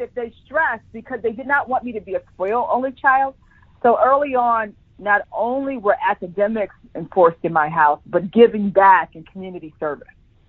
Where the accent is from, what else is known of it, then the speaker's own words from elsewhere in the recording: Philadelphia, Pennsylvania, United States; grew up and spent my formative years in Philadelphia. And so part of who I am, who shaped me, was growing up in Philadelphia in that era.